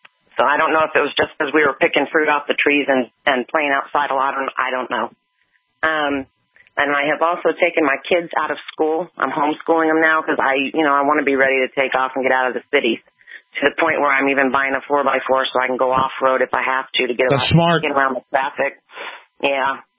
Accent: Panama; And I grew up in Panama in Central America.

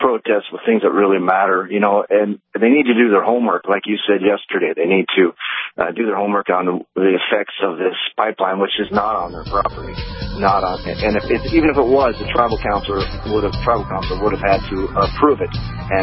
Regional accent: United States; And I am Native American myself, and it's just a shame that they don't put that much effort into those things that are there.

